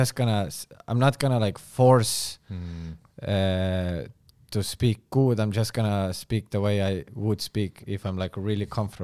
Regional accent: Estonia; They thought that I fabricated my accent and the whole stuff about being Estonian.

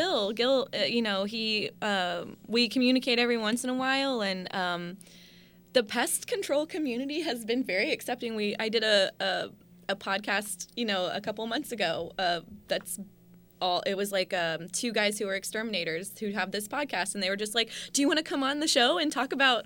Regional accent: Kentucky, United States; now in New York, United States; You know, I'm from Kentucky. My family lives 1,000 miles away. I don't get to see them.

